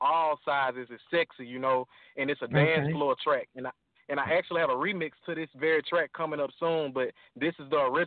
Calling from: Shreveport, Louisiana, United States; I'm coming out of Shreveport, Louisiana.

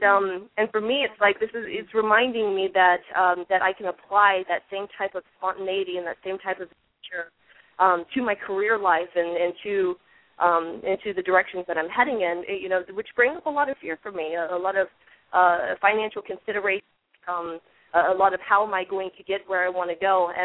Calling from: Alachua, Florida, United States; I'm calling from Alachua, Florida.

